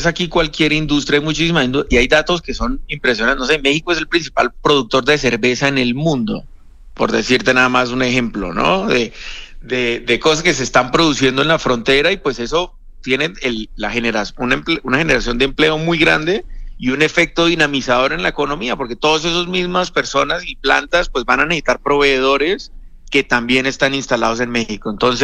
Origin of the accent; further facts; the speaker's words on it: Colombia; yo soy colombiano